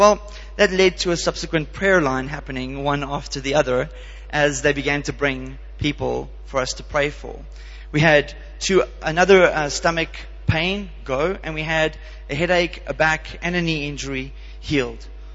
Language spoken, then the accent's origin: English; South Africa; as I was growing up in South Africa, life wasn't easy.